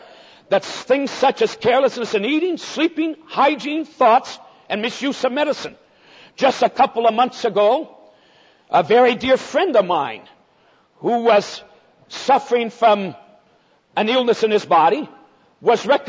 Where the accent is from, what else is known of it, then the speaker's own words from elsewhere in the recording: Brazil; I was born and raised in the Assemblies of God. My parents were missionaries in Brazil. I was raised in the country of Brazil and have exercised 36 years of ministry in that nation.